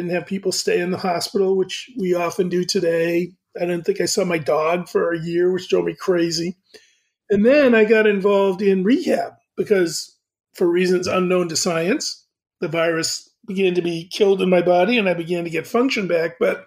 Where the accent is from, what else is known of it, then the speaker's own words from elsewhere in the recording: Framingham, Massachusetts, United States; I'm from Framingham outside of Boston. And the only word people say that reveals I'm from Boston is when I say Boston.